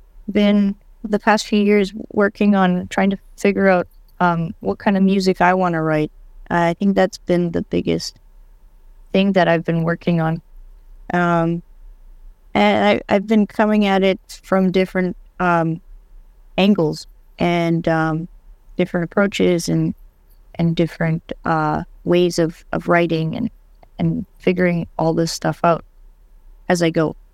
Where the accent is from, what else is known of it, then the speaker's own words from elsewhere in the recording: Winnipeg, Manitoba, Canada; I'm a drummer and composer, and I was raised in Winnipeg. I went to school here to the U of M